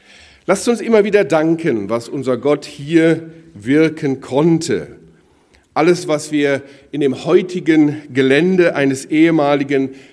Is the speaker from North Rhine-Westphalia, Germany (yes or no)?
yes; Wuppertal, North Rhine-Westphalia, Germany; ich komme ja eigentlich aus Wuppertal, da bin ich geboren.